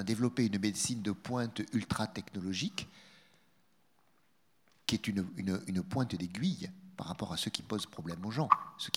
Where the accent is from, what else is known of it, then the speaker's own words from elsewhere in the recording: France; je connais le cas de la France, puisque je suis français